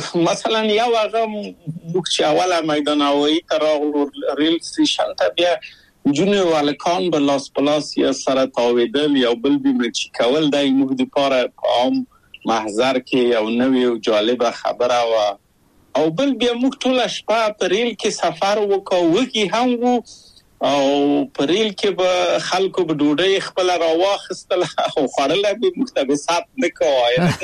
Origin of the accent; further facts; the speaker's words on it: Kabul, Afghanistan; moved away; او زه له کابل په یو دولتي بورس چکسلواکیا ته راغلم.